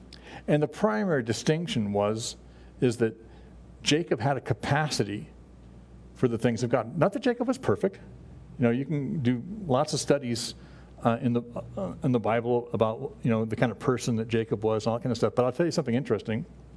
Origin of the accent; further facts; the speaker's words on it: Ireland; I'm Irish, but I'm also part of the seed of Abraham because I believe in Jesus Christ as my Lord and Savior.